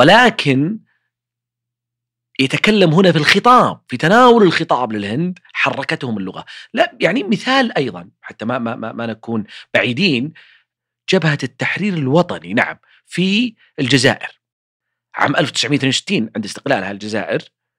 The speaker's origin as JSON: {"language": "Arabic", "country": "Saudi Arabia", "said": "المملكة عندنا في المملكة العربية السعودية"}